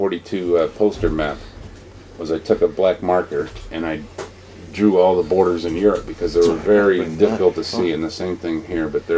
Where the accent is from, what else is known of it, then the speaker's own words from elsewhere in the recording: Canada; in Canada my whole life. I watched too much fucking Buffalo TV growing up. People say I sound like I'm from Buffalo